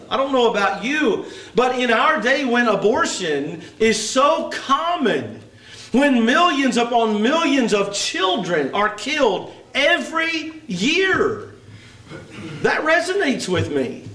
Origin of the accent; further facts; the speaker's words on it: Louisville, Kentucky, United States; also born or lived in Elizabethtown; now in North Carolina, United States; We moved to North Carolina right on the coast 13 and a half years ago. I was born and raised in Kentucky, Louisville, and Elizabethtown.